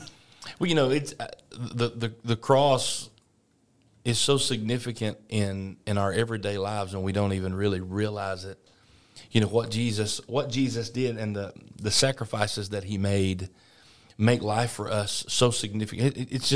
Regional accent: Sylacauga, Alabama, United States; You know, I grew up here in Sylacauga, and by the time I was 17, I was a part of WYEA Radio in the beginning

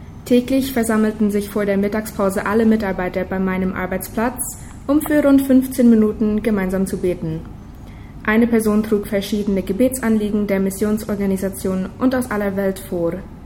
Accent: Buena Vista, Boquerón, Paraguay; also born or lived in Sommerfeld; Ich komme aus Buena Vista in der Kolonie Menno. Ich wurde in Sommerfeld geboren und bin jetzt 22 Jahre alt.

